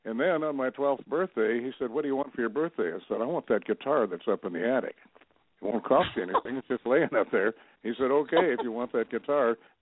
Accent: Minnesota, United States; also born or lived in Two Harbors, United States; Well, I was born in Two Harbors, Minnesota, up on the Iron Range, just off the coast of Lake Superior, but I never lived there.

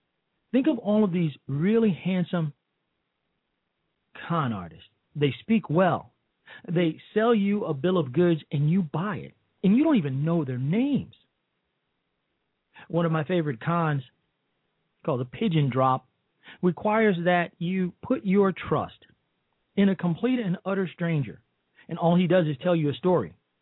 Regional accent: Chicago, Illinois, United States; I know because I'm from Chicago.

